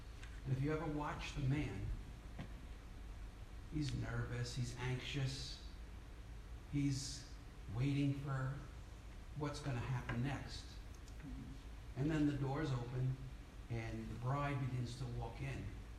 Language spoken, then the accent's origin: English; United States; But because I'm an American, I can fall into the trap of only seeing myself sitting here in the congregation.